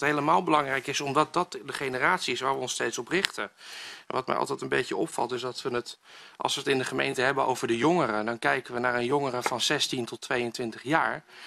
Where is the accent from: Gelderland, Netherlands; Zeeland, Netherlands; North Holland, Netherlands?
North Holland, Netherlands; Enkhuizen; ik kom uit Enkhuizen vandaan.